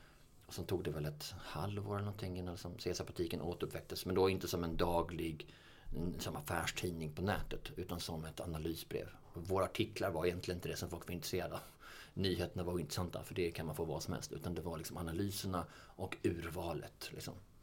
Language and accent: Swedish; Lidingö, Stockholm County, Sweden; Och liksom vi bara, nej vi är från Lidingö.